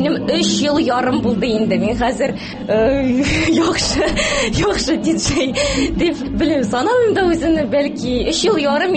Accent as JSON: {"language": "Tatar", "town": "Däüläki", "region": "Tatarstan", "country": "Russia", "tie": "born or raised there", "said": "Мин Алпас ягы кызы, Дәүләки дигән бер бик тә матур табигатьле авылда"}